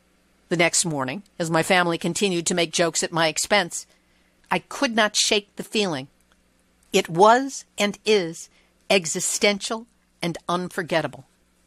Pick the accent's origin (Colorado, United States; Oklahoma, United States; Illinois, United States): Illinois, United States; Chicago; When I was 9 years old, growing up in Chicago in the 50s